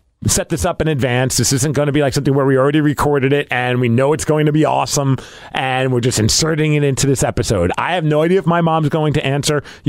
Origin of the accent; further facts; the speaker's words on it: New York, United States; I'm also from New York. I lived in upstate New York.